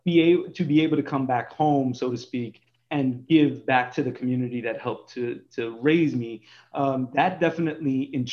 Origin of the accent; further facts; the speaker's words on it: Bradenton, Florida, United States; just recently came back home to Tampa Bay. I grew up in Bradenton, Florida.